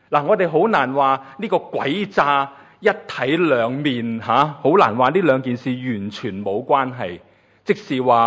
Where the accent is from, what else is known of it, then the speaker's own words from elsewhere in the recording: China; 透过结亲，我们中国人都有这样的，中国历史都有这样的讲法的